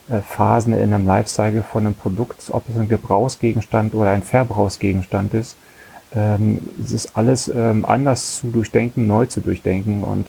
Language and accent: German; Germany; ich komme aus der DDR